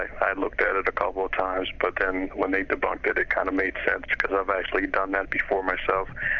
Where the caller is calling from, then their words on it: Baltimore, Maryland, United States; I'm calling from Baltimore.